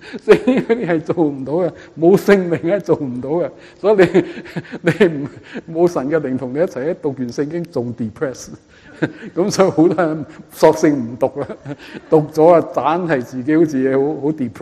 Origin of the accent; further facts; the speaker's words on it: China; 我中国人好有良心，系咪？